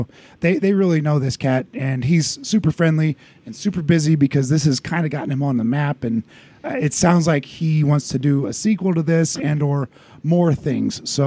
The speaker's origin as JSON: {"language": "English", "region": "Ohio", "country": "United States", "tie": "born or raised there", "said": "Yeah, I grew up in Northwest Ohio where names were crazy pants"}